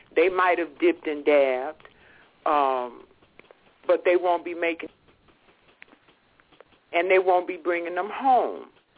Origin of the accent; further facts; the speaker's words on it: Southern United States, United States; Well, I'm not a race mixer, but I was raised that way. I'm from the South.